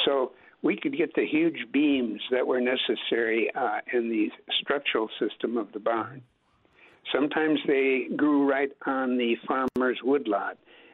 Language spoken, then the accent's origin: English; Baileys Harbor, Wisconsin, United States; my father was a carpenter, and many of my relatives back home in Door County are builders. I grew up in Bailey's Harbor, and it still had a number of barns right in the community.